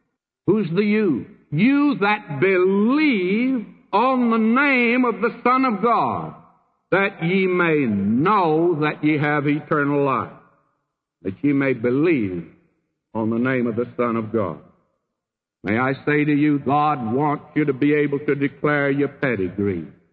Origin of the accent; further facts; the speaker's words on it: Texas, United States; born there; in the little town I was born in Texas, I don't think they kept any kind of record.